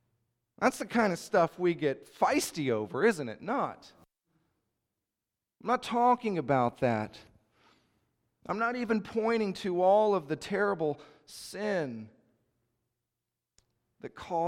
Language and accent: English; Panama City, Florida, United States; My hometown of Panama City was leveled by Hurricane Michael just a few years ago.